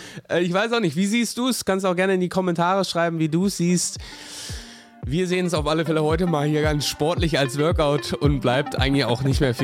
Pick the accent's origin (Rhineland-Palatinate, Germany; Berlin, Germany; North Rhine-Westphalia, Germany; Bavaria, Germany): Berlin, Germany; Also ich komme aus Berlin, aber ich bin jetzt in einem Dorf.